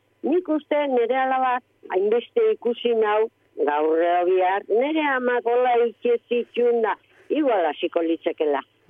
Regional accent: Amezketa, Basque Country, Spain; Ba, ni Amezketan jaio nintzen, eta han egite ginu zen Mondejuk, etxen

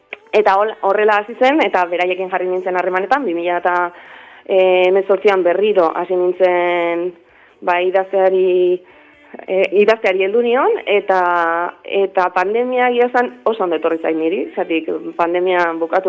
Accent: Lazkao, Basque Country, Spain; Eta ba, zor hori ba, nire herrian, Lazkaon ordaindu nahi dut

